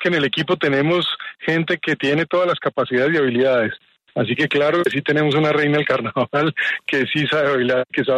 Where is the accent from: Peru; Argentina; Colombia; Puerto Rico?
Colombia; yo soy un colombiano más